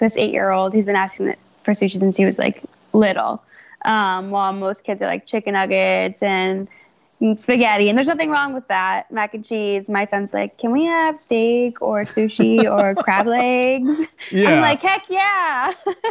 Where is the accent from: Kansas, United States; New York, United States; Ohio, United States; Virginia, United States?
Virginia, United States; Like I said, I grew up in Fairfax County. I've stayed in Fairfax County. I love the area.